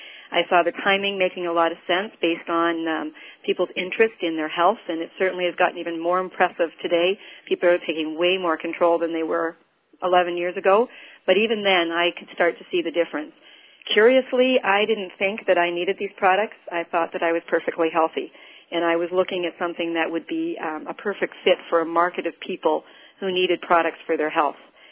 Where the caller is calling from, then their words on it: Winnipeg, Manitoba, Canada; Actually, we're sitting in our home-based office in Winnipeg, Manitoba, Canada.